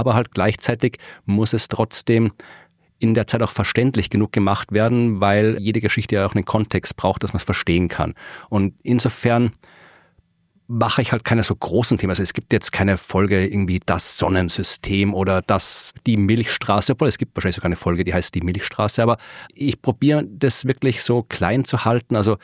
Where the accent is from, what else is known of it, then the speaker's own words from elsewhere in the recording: Austria; dass ich als Österreicher diese Podcasts mache.